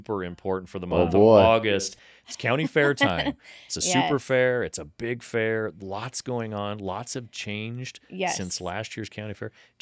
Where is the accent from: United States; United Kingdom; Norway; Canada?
United States; Lincoln, Nebraska; Hey, I grew up in Lincoln. I didn't grow up in rural Nebraska.